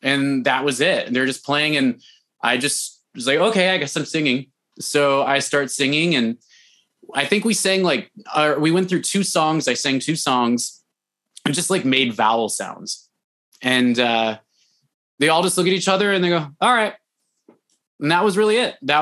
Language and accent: English; California, United States; now in Bay City, United States; I grew up in Southern California, and for someone growing up in Southern California to find themselves in Bay City, Michigan